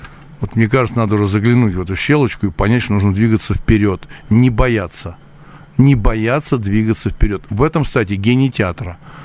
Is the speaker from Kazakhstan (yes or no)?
no; Moscow, Russia; я по-другому отношусь к тому, что происходит в моей стране, где я родился. Я коренной москвич, большой историей моя семья.